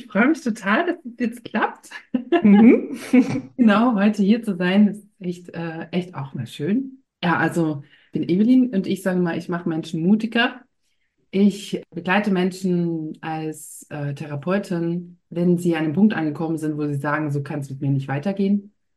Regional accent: Saxony, Germany; ich komme ursprünglich aus Sachsen. Und zwar ganz aus dem Dreiländereck, so Polen und Tschechien, so Tal der Ahnungslosen hat man das ja früher mal freundlich genannt. Und wunderschöne Gegend.

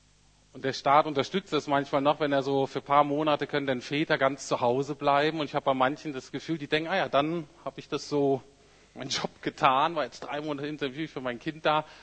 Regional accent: Bremen, Germany; ich bin aus Bremen-Nord. Wenn man in Bremen aus Bremen-Nord kommt, das ist so ein Arbeiterviertel.

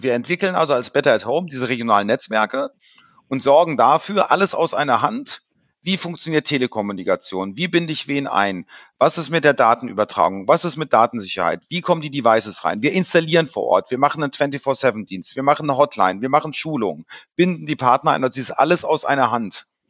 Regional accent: Rhineland, Germany; born there; als gebürtiger Rheinländer

